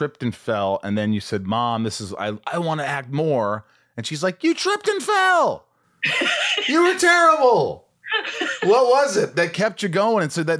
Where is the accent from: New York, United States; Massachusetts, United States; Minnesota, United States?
New York, United States; Long Island; born there; because I was born in Long Island.